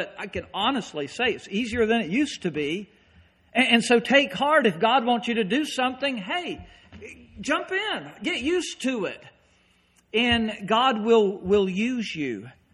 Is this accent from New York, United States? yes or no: no; Kernersville, North Carolina, United States; I grew up in Kernersville, North Carolina, just outside of Winston-Salem. Winston-Salem's really big. Kernersville was a crossroad with a blinking light.